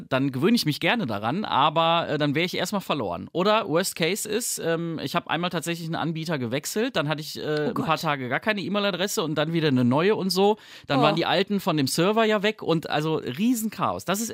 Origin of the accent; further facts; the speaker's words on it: Aachen, North Rhine-Westphalia, Germany; Also ich sage eigentlich immer da irgendwo bei Aachen, sage ich eigentlich immer.